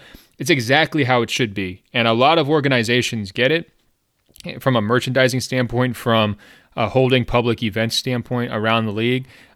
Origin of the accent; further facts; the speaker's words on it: Beaverton, Oregon, United States; I grew up in Beaverton, Oregon, which is like home to Nike.